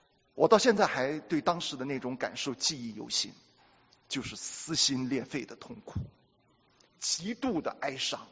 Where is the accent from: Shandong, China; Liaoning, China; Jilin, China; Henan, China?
Shandong, China; 我是从小是我奶奶把我带大的，你知道我们山东人睡那个大土炕、大火炕啊，我是从小跟我奶奶睡大炕长大的。